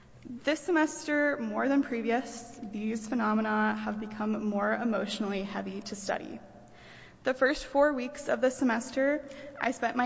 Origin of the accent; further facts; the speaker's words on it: Beaverton, Oregon, United States; I'm originally from Beaverton, Oregon